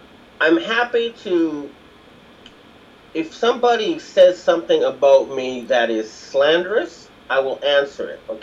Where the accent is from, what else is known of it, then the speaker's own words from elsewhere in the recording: Canada; Now, I'm a Canadian and I have a personal interest